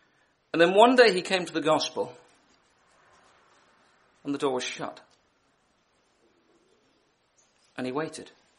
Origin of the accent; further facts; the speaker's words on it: Belfast, Northern Ireland, United Kingdom; I come from Belfast, for anyone who doesn't know, in Northern Ireland.